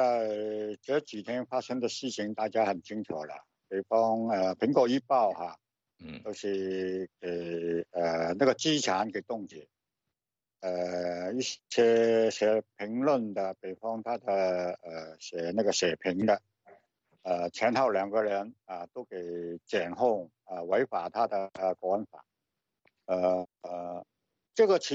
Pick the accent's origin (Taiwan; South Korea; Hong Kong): Hong Kong